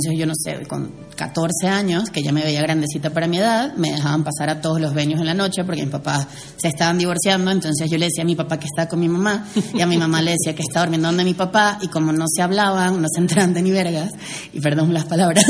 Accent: Caracas, Capital District, Venezuela; A ver, yo primero soy venezolana, soy de Caracas.

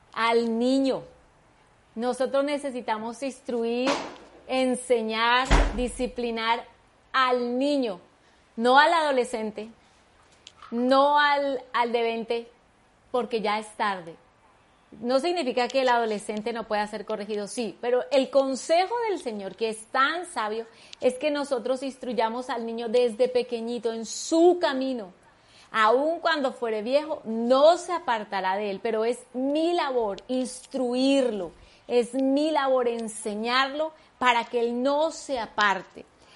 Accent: Bogotá, Colombia; soy cachaca, ¿no?

